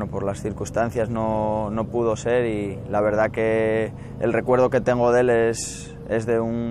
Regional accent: Oviedo, Asturias, Spain; Para la gente que somos de Oviedo y los que somos oviedistas era lo máximo

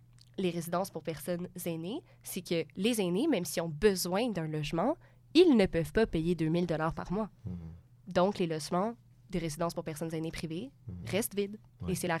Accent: Sutton, Quebec, Canada; also born or lived in Eastern Townships; moi, j'ai passé la moitié de mon enfance à Sutton parce que ma famille a une résidence dans les cantons de l'Est

